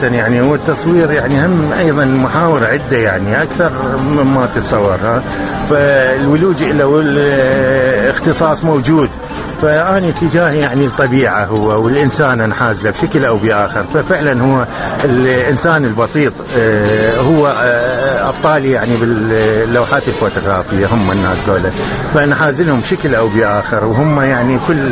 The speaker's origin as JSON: {"language": "Arabic", "town": "Basra", "region": "Basra Governorate", "country": "Iraq", "tie": "born or raised there", "said": "أنا مدينتي البصرة، المدينة كلها نخيل ومي، فبيها طبيعة خلابة تقدر تقولها"}